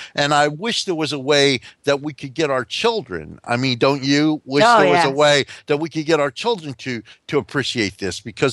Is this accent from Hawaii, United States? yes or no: no; Newark, New Jersey, United States; now in Washington, United States; But as you know, I moved from North New Jersey, from the inner city to suburban Washington.